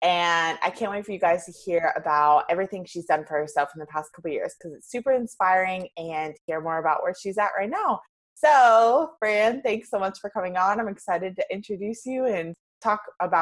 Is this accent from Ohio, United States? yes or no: yes; Ohio, United States; we both found out that we are from Ohio.